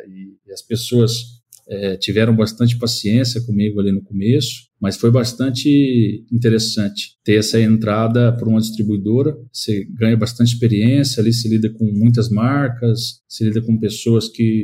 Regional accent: Rondônia, Brazil; Eu sou nascido em Rondônia, eu sou rondoniense, me formei em 2012, né?

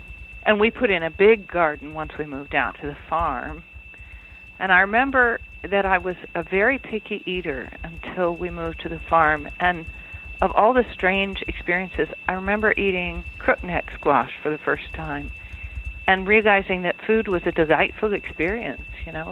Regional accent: Texas, United States; moved away as an adult; also born or lived in Oklahoma; now in Ohio, United States; although we're farming in Ohio now and we've been here for 26 years, we're both native Texans. Oh. And we grew up down in Texas and Oklahoma on small ranches, gardening and raising beef cattle.

